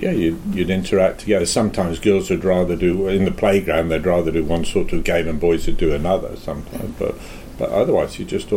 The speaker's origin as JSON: {"language": "English", "town": "Leeds", "region": "Yorkshire and the Humber", "country": "United Kingdom", "tie": "born or raised there", "said": "Well, we had, in England, I grew up in Leeds, and there were various indoor swimming pools there"}